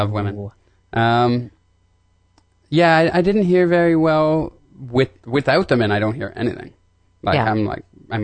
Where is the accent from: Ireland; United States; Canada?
Canada; Kitchener, Ontario; Ontario, and the city was Kitchener, like an hour outside Toronto.